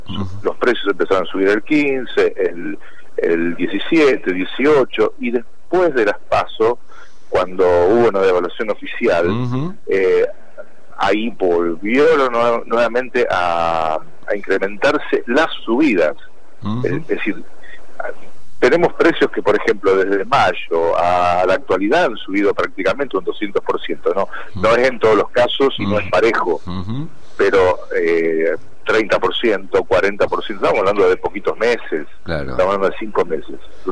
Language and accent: Spanish; Rosario, Santa Fe, Argentina; now in Buenos Aires, Argentina; Soy rosarino.